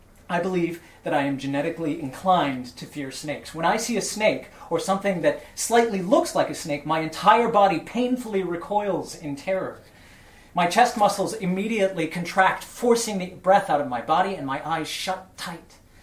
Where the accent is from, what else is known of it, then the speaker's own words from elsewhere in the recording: Florida, United States; Growing up in Florida, you're taught two skills to survive our natural wildlife.